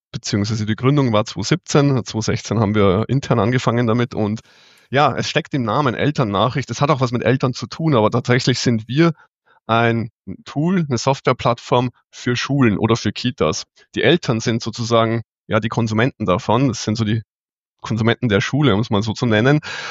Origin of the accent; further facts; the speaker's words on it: Austria; moved away as an adult; now in Munich, Germany; Ich bin ursprünglich aus Österreich, aus der Nähe von Salzburg, ein kleines Dorf. Vielleicht kennt jemand den Attersee oder den Mondsee. Superschöne Gegend. Und bin aber vor 14 Jahren nach München gegangen tatsächlich. Und da wohne ich auch immer noch. Bin aktuell 44 Jahre alt